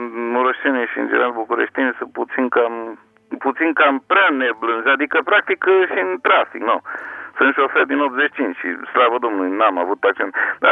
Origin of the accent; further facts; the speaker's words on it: Bucharest, Romania; Eu sunt bucureștean